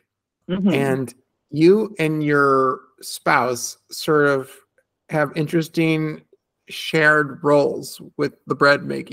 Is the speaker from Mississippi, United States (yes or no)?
no; California, United States; now in Italy; I grew up in California. We had the good fortune of having the Sierra Nevada mountains right there.